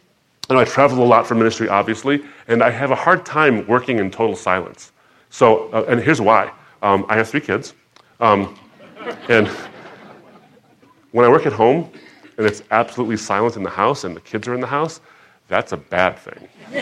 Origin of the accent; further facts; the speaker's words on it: Michigan, United States; I'm from Michigan.